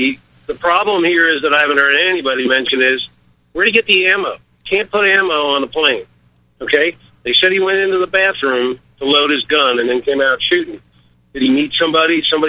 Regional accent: Fort Lauderdale, Florida, United States; I grew up in Fort Lauderdale, and, Lauderdale, Hollywood, and they do a lot of hyphenated things down there.

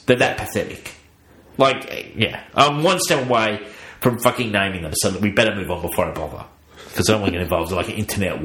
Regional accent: Australia; And I hate to say that because as an Aussie, I usually stick by them

